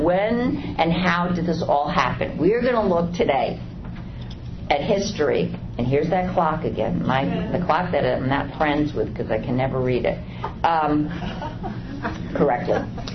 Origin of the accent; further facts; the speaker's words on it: Bronx, New York, United States; I'm from the Bronx.